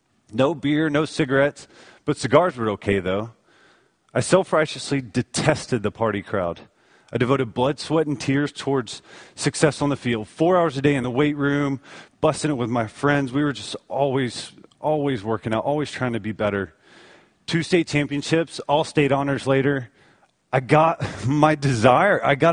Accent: Dallas, Texas, United States; I was like this guy who'd been raised in the church. I grew up in Dallas, raised in Dallas.

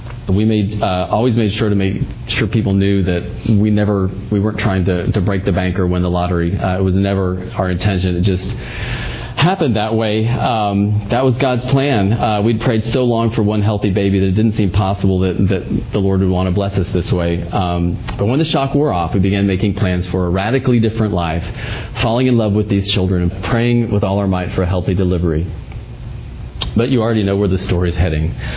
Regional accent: Texas, United States; I came back to Texas with a broken, I'm from Texas, by the way, disillusioned heart

